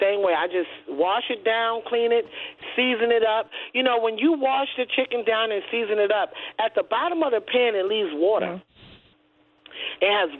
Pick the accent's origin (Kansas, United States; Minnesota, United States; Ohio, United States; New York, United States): New York, United States; You know what? Even though I grew up in Harlem, my family is down south.